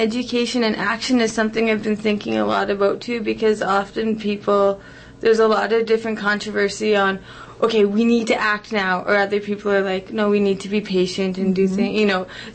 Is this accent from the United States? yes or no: no; Canada; this identity I have of myself as a Canadian